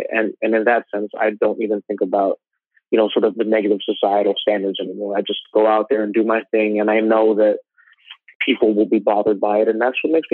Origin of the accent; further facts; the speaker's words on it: Philippines; as a kid, you know, being Filipino, my mom, you know, would always try to make me sing and perform at family gatherings and parties.